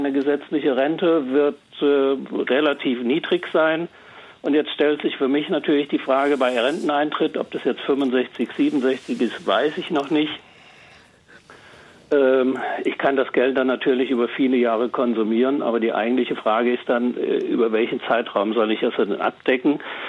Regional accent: Kelsterbach, Hesse, Germany; Ich komme aus Kelzerbach.

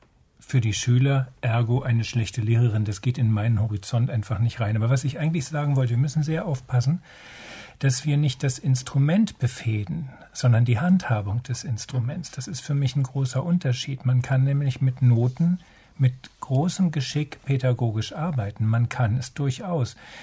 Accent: Saxony-Anhalt, Germany; Nein, das ist bei uns in Sachsen-Anhalt wirklich noch nicht vorgekommen.

